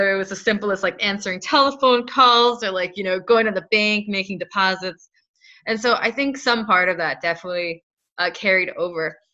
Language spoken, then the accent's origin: English; New York, United States; So my mother and I, we are enrolled Senecas from the Seneca Nation of Indians, which is upstate New York.